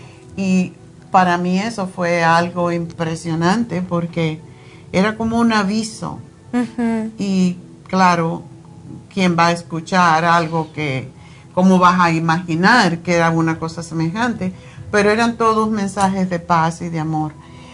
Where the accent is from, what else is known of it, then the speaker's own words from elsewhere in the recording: New York, United States; Y yo, como soy de Nueva York, yo me acuerdo hacer el programa.